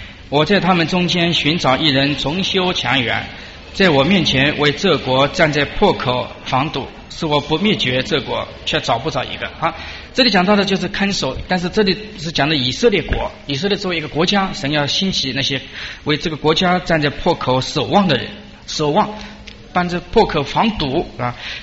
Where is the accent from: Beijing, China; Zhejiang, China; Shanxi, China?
Zhejiang, China; Shaoxing; 我们回到两个人回到我的老家，在那个在绍兴那边